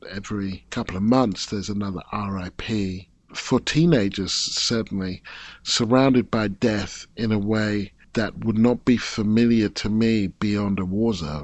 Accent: United Kingdom; I come from Britain

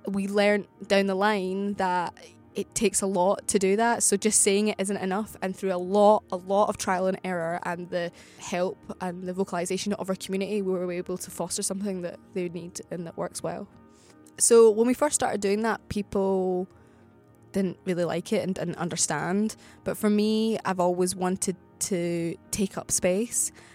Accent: Glasgow, Scotland, United Kingdom; And me, you know, I'm just Glaswegian and I'm kind of all about banter

